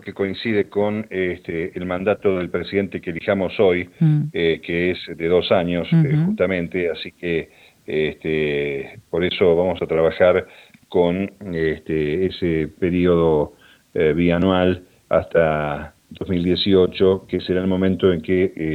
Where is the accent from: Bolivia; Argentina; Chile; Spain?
Argentina; Hay una costumbre complicada para nosotros que somos argentinos, que comemos alguna cosa muy rápida sobre el mediodía.